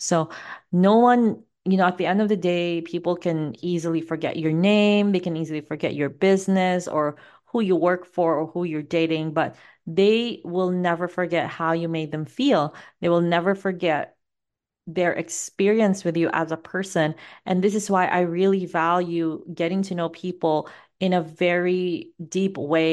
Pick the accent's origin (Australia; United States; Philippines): Philippines; Visayas; accent: Filipino; My inner Bisaya comes out, my Filipino accent comes out.